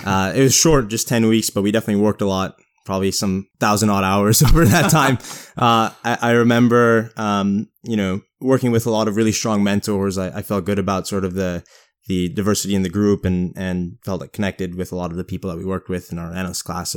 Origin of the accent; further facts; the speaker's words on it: Los Angeles, California, United States; So I'm originally from Los Angeles, born and brought up there.